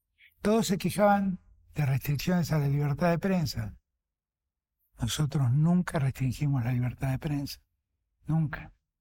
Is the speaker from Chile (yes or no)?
no; Argentina; Nosotros como argentinos debemos revisarnos en eso, ¿no?